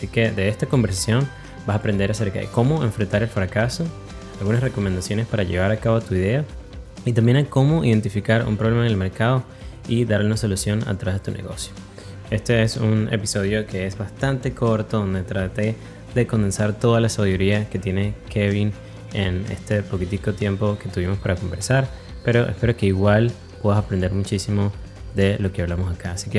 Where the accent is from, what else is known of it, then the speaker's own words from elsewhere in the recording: Venezuela; moved away; la forma en la que yo salí de Venezuela, que es como están saliendo muchos de los venezolanos ahorita